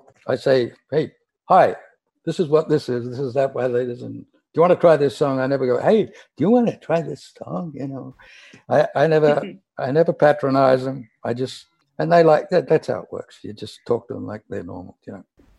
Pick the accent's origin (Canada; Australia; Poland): Australia; born there; I was born in Australia, of course, and went overseas after I did my national service. So when I came back to live in Australia